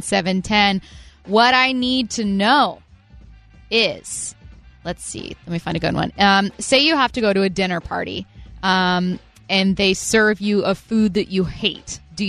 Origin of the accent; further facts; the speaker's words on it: Washington, United States; this comes from being someone who is born and raised in Washington, someone who's local